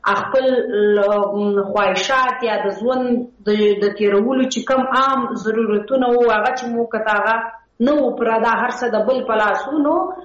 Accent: Khyber Pakhtunkhwa, Pakistan; زه ته دواړي د پښتونخوا وطن بچی یو، دلته پاتې شوی یو، دلته پیدا شوی یو.

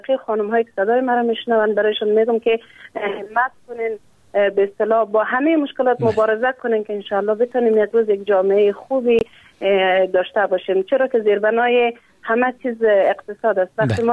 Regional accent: Afghanistan; من افغان هستم

